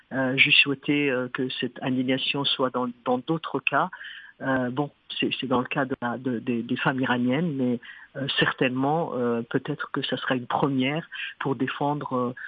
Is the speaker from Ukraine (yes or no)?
no; Iran; now in France; en tant que franco-iranienne, maintenant en France, en tant que française